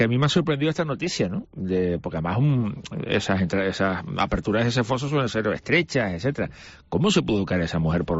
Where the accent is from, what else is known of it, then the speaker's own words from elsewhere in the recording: Canary Islands, Spain; somos muchos los canarios que en los últimos años hemos ido de vacaciones a La Graciosa